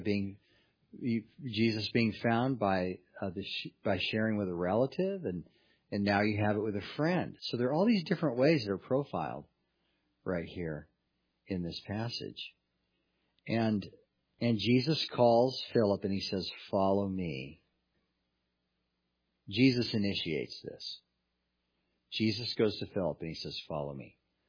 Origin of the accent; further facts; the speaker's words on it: California, United States; Now I grew up in California and I was really aware growing up there and going to California public schools that of California history.